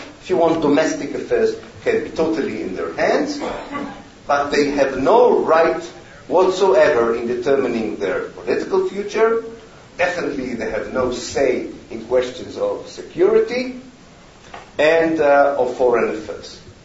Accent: Haifa, Haifa District, Israel; It already, I think, reaches my hometown in Haifa almost.

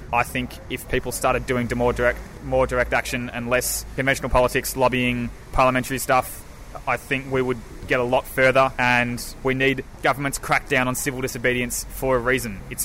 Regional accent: Melbourne, Victoria, Australia; So I'm from Melbourne myself.

